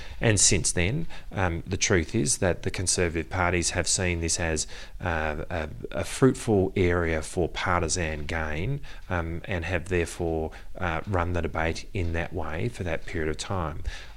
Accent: Geelong, Victoria, Australia; I come from Geelong, a regional city

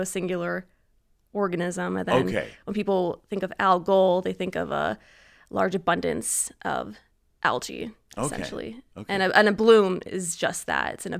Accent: Toledo, Ohio, United States; So I'm from Toledo, Ohio.

